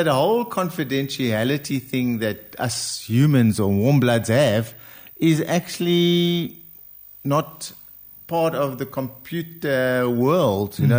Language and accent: English; South Africa; I'm a South African.